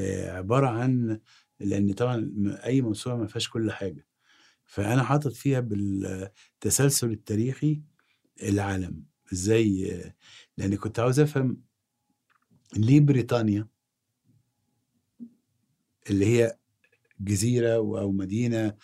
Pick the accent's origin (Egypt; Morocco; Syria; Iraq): Egypt; زي كده لما أكون أنا مصري أجهل مصر.